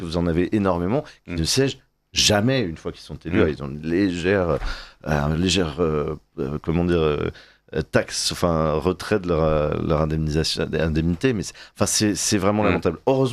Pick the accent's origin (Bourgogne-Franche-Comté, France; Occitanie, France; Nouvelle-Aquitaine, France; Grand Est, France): Nouvelle-Aquitaine, France; Je suis néo-aquitain, bien sûr.